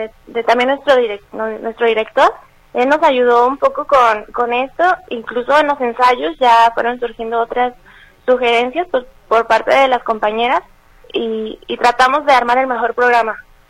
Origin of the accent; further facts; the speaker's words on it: Guanajuato, Mexico; now in Guadalajara, Mexico; ahora estamos acá en Guadalajara, yo soy de Guanajuato.